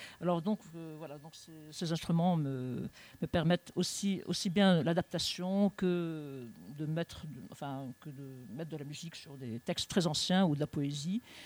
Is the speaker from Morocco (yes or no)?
no; Lebanon; now in France; En fait, je viens du Liban et ça fait très longtemps que je vis en France.